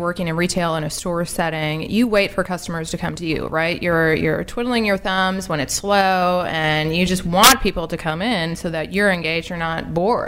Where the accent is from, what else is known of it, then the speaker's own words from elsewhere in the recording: Wauwatosa, Wisconsin, United States; now in Maryland, United States; So I'm an upper Midwesterner, cheesehead by birth in Wisconsin, but an adopted, transformed Maryland crab.